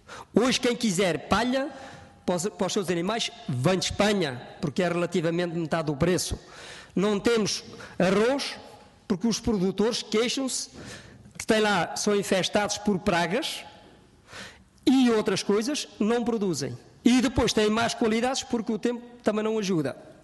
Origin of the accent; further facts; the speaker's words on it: Portugal; Sou português, nasci português.